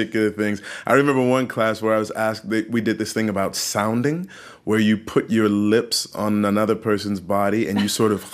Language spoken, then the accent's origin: English; St. Louis, Missouri, United States; I'm from St. Louis, Missouri. So when I'm in the Midwest, Army Wives reigns supreme.